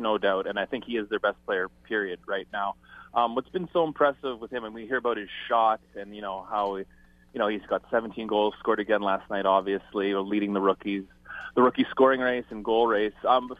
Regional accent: Ottawa, Ontario, Canada; But I know that I'm originally from Ottawa, and I know definitely that there's people, the fans are excited.

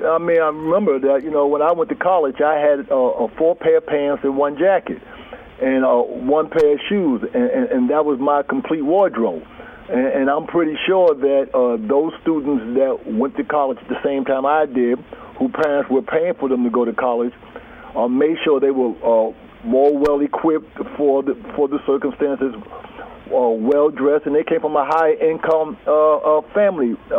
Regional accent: New York City, New York, United States; You know, I grew up in Harlem, a one-parent family

